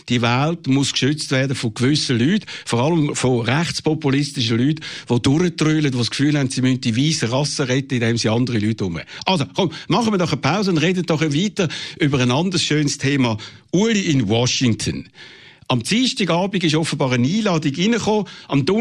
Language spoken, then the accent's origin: German; Switzerland; Wir werden als Schweizer unsere Identität, unsere Nationalität können behalten.